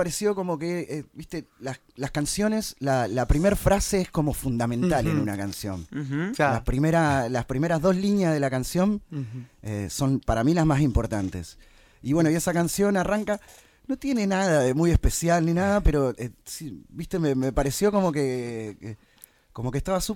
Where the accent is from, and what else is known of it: Argentina